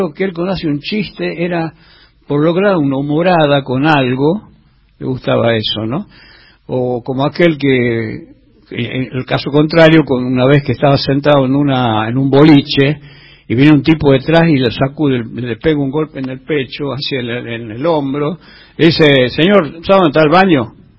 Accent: Chuquis, La Rioja, Argentina; Él había estado por Chuquis, por mi pueblo, en una oportunidad

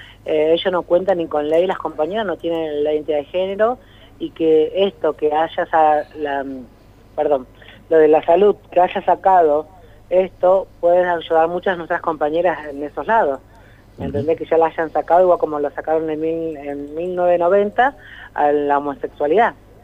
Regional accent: Neuquén, Argentina; Yo soy nacida y criada en Nonquén, soy una nonquina, tengo 36 años

